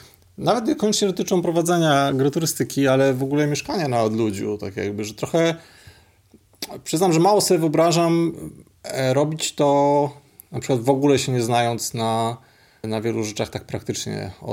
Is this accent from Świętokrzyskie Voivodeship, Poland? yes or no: yes; Świętokrzyskie Voivodeship, Poland; ja jestem ze świętokrzyskiej wsi i pewnie dla naszej rodziny to jest porażka, że oni się wyrwali ze wsi, a my wróciliśmy na wieś.